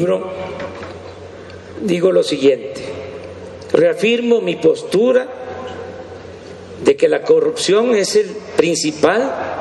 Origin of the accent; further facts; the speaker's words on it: Mexico; somos los mexicanos fraternos